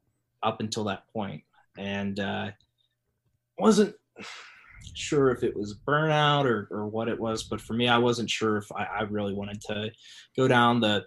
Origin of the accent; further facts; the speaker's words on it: Ohio, United States; I grew up in Southern Ohio.